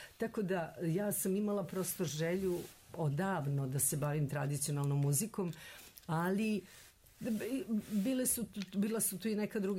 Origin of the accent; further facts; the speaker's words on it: Niš, Nišava District, Serbia; redom Niš, moj rodni grad u Tvrđavi koji me je primio fantastično